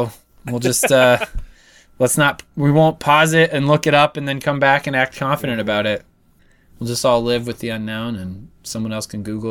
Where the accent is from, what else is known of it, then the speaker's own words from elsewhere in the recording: Nebraska, United States; when I said I was from Nebraska